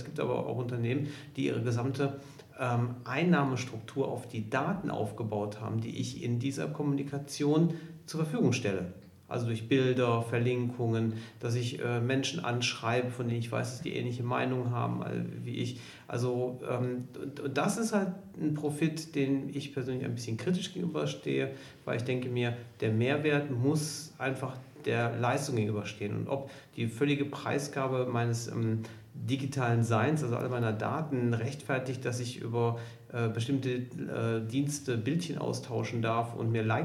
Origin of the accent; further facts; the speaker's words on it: North Rhine-Westphalia, Germany; Die sind aus weit Deutschland in mein Heimat-Ruhrgebiet gekommen, um Arbeit zu bekommen.